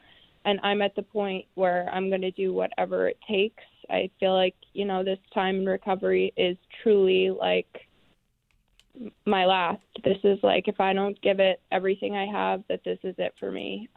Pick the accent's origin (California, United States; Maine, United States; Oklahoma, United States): Maine, United States; You know, I grew up in Southern Maine, so I would say that we have the heart of the resources here